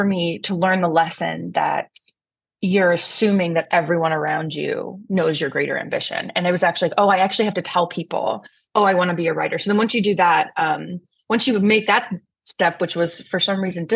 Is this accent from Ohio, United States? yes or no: yes; Cleveland, Ohio, United States; moved away; I'm from Cleveland. I grew up in a family of pest control exterminators.